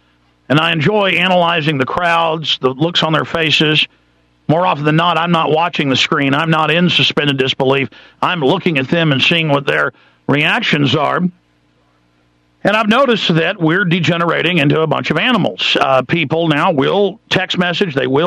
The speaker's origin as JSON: {"language": "English", "region": "Texas", "country": "United States", "tie": "born or raised there", "said": "I grew up in Texas and born in Texas, and people let you in traffic, and I still do it"}